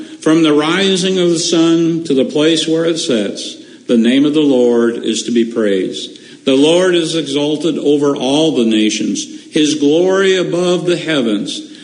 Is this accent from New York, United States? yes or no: no; Michigan, United States; also born or lived in West Virginia; I wasn't a Michigan driver. I went back to being a West Virginia driver. And I grew up in Michigan.